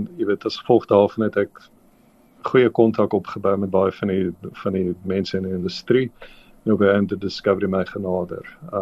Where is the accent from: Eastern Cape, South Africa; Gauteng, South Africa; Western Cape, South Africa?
Gauteng, South Africa; Benoni; Ek het groot geword in Benoni